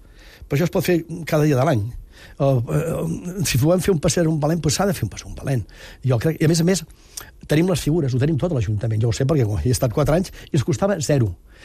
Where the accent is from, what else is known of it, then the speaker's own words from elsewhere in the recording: Catalonia, Spain; tinc l'ànima català, i soc català, i penso, rumio, canto, reso en català